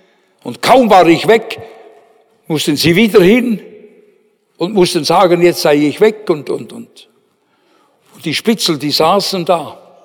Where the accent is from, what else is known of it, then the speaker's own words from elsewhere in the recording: Switzerland; Ich sage euch, ich als Schweizer jetzt da, ne?